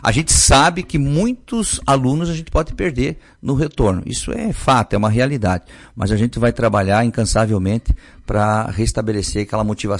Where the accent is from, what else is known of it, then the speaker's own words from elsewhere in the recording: Rio Grande do Sul, Brazil; Eu acho que nós, como bons gaúchos que somos, nós temos que achar alternativas para manter acesa a nossa cultura.